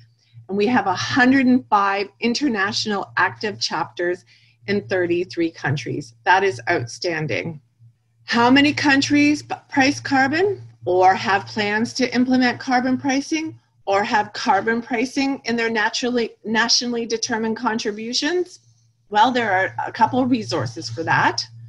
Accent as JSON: {"language": "English", "country": "Canada", "said": "I'm Canadian"}